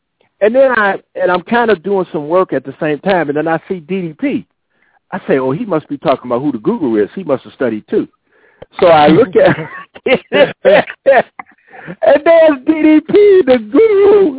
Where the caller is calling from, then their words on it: Chicago, Illinois, United States; I'm calling in from Chicago.